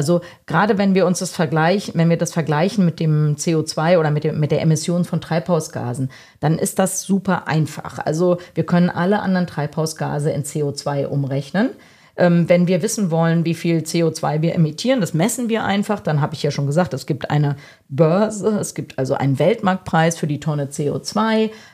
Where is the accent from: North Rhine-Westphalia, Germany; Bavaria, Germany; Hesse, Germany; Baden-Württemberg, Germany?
Hesse, Germany; da, wo ich aufgewachsen bin, in der Nähe von Frankfurt